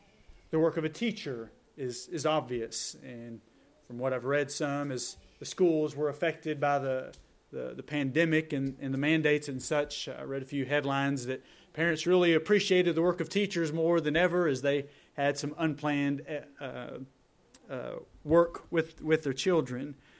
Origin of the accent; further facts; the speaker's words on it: Texas, United States; also born or lived in Alabama; when I was in going into second grade, we moved from Alabama to Texas